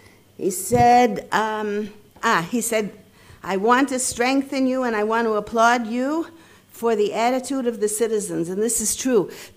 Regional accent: Chicago, Illinois, United States; moved away as an adult; now in Israel; I grew up in Chicago, basically religious Zionist, B'nai Akiva, a year on kibbutz, Hachshirav, B'nai Akiva.

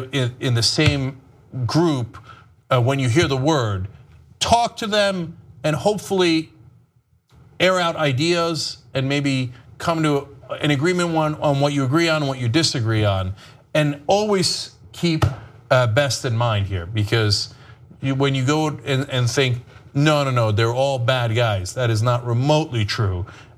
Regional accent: New Jersey, United States; There used to be a thing called liberal Republicans where I grew up in New Jersey.

